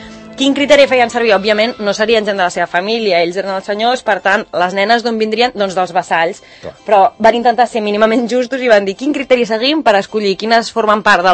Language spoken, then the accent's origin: Catalan; Barcelona, Catalonia, Spain; sóc de Barcelona.